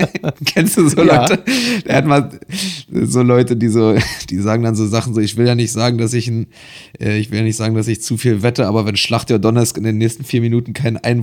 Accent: Berlin, Germany; ich bin in Neukölln aufgewachsen, was Hotspot ist, und jetzt wohne ich in Kreuzberg.

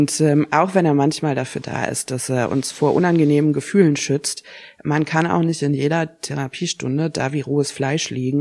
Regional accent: Giessen, Hesse, Germany; born there; Ja, ich bin übrigens auch in Hessen geboren.

